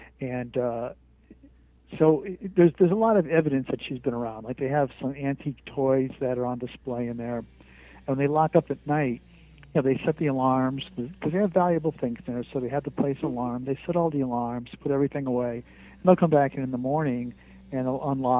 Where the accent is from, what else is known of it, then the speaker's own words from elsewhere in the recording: Connecticut, United States; Yeah, well, I grew up in New England. I was raised in Connecticut